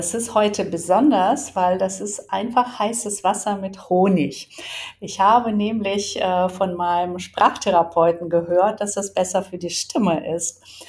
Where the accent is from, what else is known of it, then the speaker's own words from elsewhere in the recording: Hamburg, Germany; Ich bin aus Hamburg